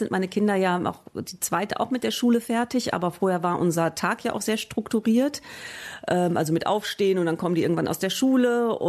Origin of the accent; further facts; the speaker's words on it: Münster, North Rhine-Westphalia, Germany; mit dem Umzug zurück nach Münster in meine Heimatstadt